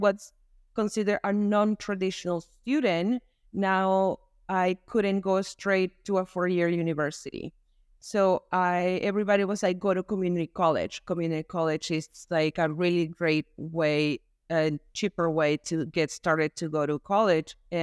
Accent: Nicaragua; moved away as an adult; now in United States; I was born and raised in Nicaragua, and we immigrated to the States when I was 18. We came as a family, my mom and my sisters.

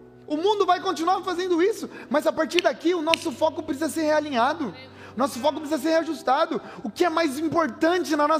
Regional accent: Brazil; Nós somos brasileiros, e aí a gente fala, não, a nossa pátria é o Brasil, nossa nação, é onde a gente mora e está tudo certo.

